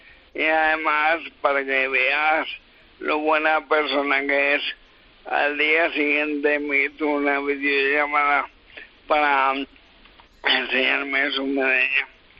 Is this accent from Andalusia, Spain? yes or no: no; La Roda, Castilla-La Mancha, Spain; el presidente de la Federación Española de Cadetes, Antonio Moreno, es de mi pueblo también, con lo cual todo redondo.